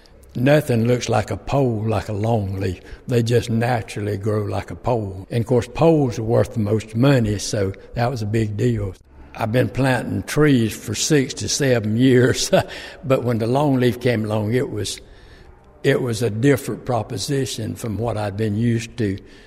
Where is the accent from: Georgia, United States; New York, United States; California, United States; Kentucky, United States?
Georgia, United States; now in Hazelhurst, United States; I live in Hazelhurst, but my land is in Appling County. I'm originally from Cerence, Georgia.